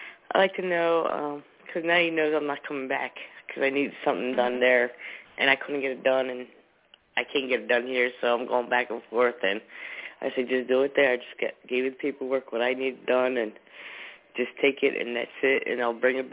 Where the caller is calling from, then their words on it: New Jersey, United States; It's been a little bit. From New Jersey.